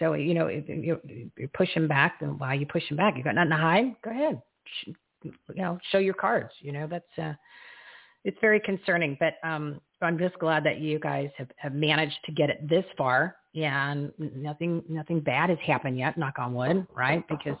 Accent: Arizona, United States; I mean, we as American citizens, we as Arizonans, I could tell you right now

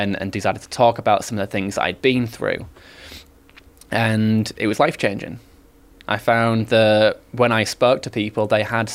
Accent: Hull, Yorkshire and the Humber, United Kingdom; when I was growing up, I'm from Hull in Yorkshire, and single parent household, mum was the main breadwinner, lived on a council estate.

